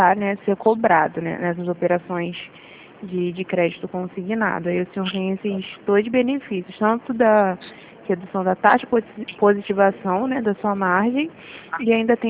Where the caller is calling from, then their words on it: Rio de Janeiro, Brazil; eu falo do Rio, mas a gente é da Central.